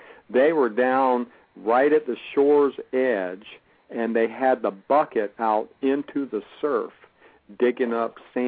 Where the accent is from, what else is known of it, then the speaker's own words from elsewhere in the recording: North Carolina, United States; You know, I'm from North Carolina, so I compare it to, you know, kind of like Cape Hatteras